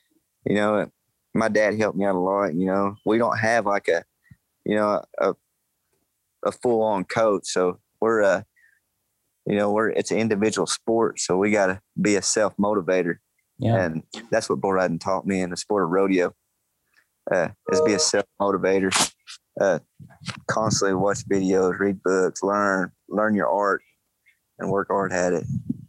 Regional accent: Hulbert, Oklahoma, United States; I'm from Hulbert. I mean, we've got about 500, but the town next to me is 14,000.

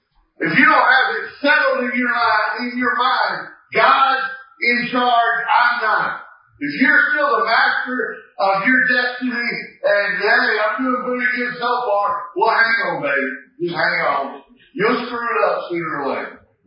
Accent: the South, United States; I'm from the South. We don't say shout, we say holler.

